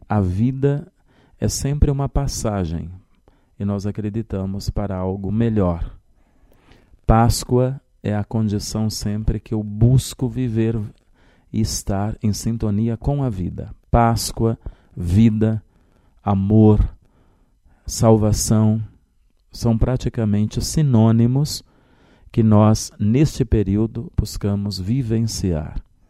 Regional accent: Oswaldo Cruz, São Paulo, Brazil; sou do interior do estado de São Paulo, uma cidade pequena de 30 mil habitantes, chamada Oswaldo Cruz, diocese de Marília.

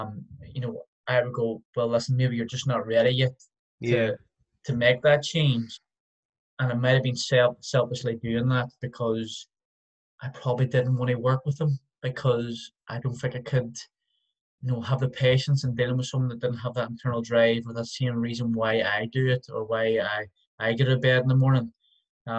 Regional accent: Derry, Northern Ireland, United Kingdom; So if you go to New York and you hear, you're like, where are you from? Oh, I'm from Derry.

